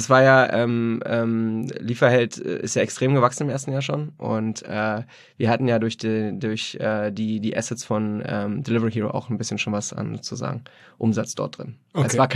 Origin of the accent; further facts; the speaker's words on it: Berlin, Germany; Ich bin aus Berlin. Berlin, gebürtiger Berliner. Bin in Hellersdorf aufgewachsen, so ein Randbezirk. Bisschen mehr Platte, ein bisschen mehr arm als reich, sagen wir mal so. Aber alles ganz beschaulich. Meine Mutter ist aus Russland. … Und mein Vater ist Deutscher